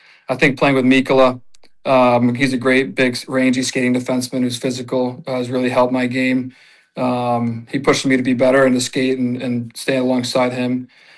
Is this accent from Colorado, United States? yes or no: yes; Colorado, United States; Well, growing up in Colorado, my dad finished with the Nuggets, and then We kind of settled down there.